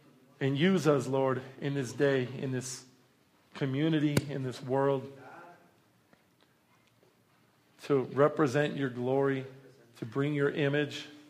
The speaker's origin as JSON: {"language": "English", "country": "United States", "said": "I'm an American. I love myself."}